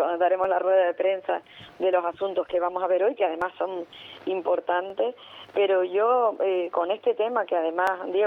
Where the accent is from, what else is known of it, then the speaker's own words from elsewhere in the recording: Canary Islands, Spain; somos canarios y que queremos lo mejor para nuestras islas